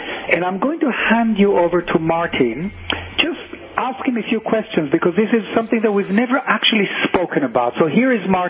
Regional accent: Cyprus; I grew up in Cyprus, and I love the island.

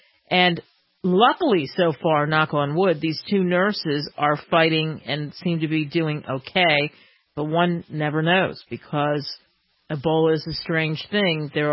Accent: New Jersey, United States; you know, like I come from New Jersey. So, frankly, in my world where I grew up compared to places I've lived

